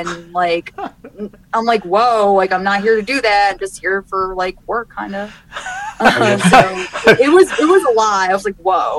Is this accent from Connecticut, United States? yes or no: no; New Jersey, United States; So I'm from North Jersey, right outside of New York City.